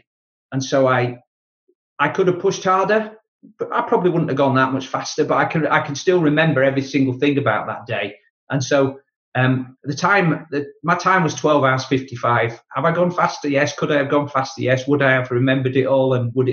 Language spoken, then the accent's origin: English; Yorkshire and the Humber, United Kingdom; being a Yorkshireman